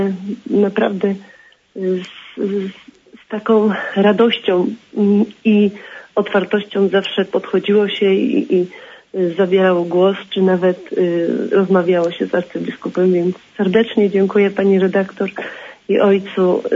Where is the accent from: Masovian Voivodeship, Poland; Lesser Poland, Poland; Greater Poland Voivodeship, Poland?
Greater Poland Voivodeship, Poland; Kościan; mieszkałam jako dziecko w Kościanie